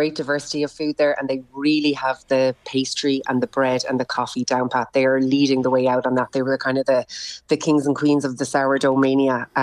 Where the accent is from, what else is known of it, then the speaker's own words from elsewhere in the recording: Ireland; And I think that's the big difference for us as Irish people when we go there.